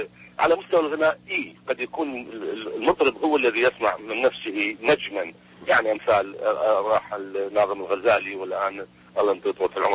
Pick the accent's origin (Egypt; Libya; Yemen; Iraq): Iraq; يفترض بينا أن يكون صناعة النجم عندنا في العراق في الداخل